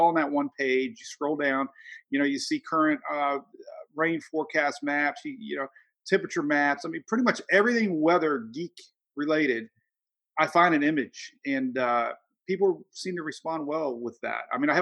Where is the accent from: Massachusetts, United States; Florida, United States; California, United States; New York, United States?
Florida, United States; Growing up in Florida, my family here their whole lives, pretty much.